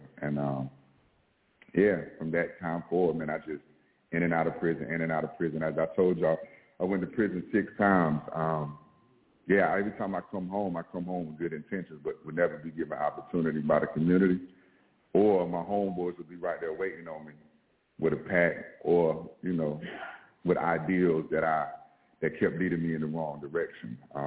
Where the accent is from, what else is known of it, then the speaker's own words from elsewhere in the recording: Raleigh, North Carolina, United States; By the time I was 15, I was born and raised in Raleigh. So I don't know if y'all know that flea market that used to be on Capitol Boulevard.